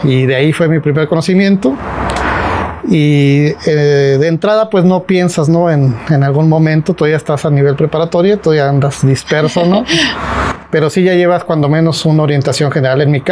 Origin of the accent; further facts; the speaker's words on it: Ciudad Madera, Chihuahua, Mexico; yo soy originario de Ciudad Madera, Chihuahua.